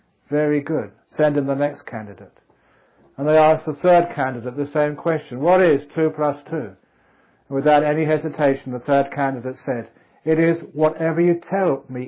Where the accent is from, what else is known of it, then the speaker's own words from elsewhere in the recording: England, United Kingdom; born there; I was born in England